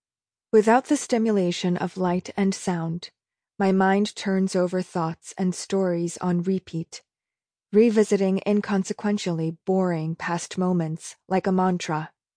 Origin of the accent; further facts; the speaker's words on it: United States; Since I'm American, my hosts have assumed I need spacious, extraordinarily comfortable conditions